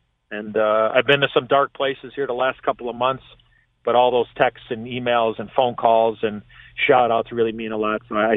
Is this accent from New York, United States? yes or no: no; Chicago, Illinois, United States; my whole life, Jim, growing up in Chicago, and again, I grew up, you know, I'm born in 66.